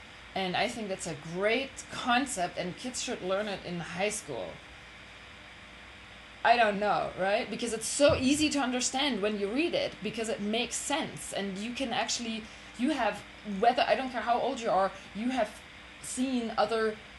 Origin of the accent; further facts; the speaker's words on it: Germany; I'm from Germany. We didn't play football